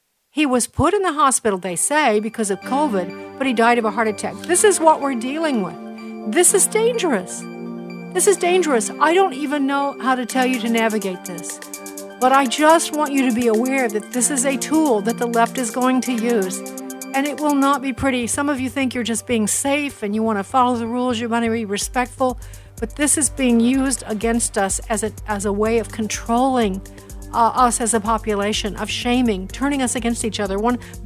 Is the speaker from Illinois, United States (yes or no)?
yes; Chicago, Illinois, United States; In Chicago, I've told you this, my hometown